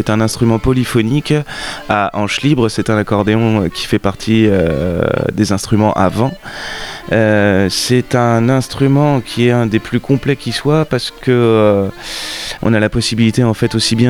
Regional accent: Pays de la Loire, France; Je suis originaire de Vendée et j'apprivoise l'accordéon depuis l'âge de 8 ans.

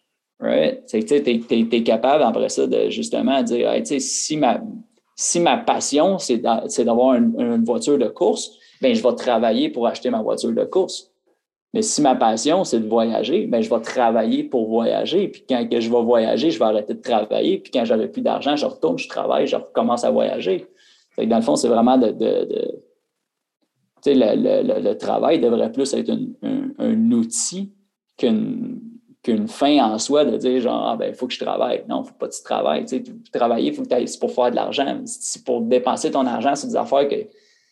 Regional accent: Quebec, Canada; moved away; Je suis parti du Québec, j'avais vraiment pas d'argent.

